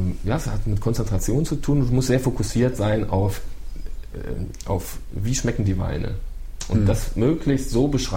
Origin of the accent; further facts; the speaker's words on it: Rhineland, Germany; ich bin Rheinländer, ich neige zum Socializing.